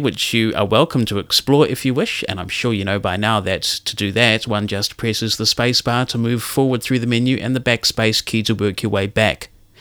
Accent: New Zealand; I'm from New Zealand and we use the UK format

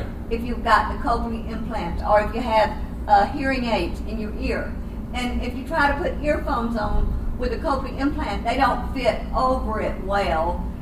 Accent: Florida, United States; from Florida, and I have a very important question.

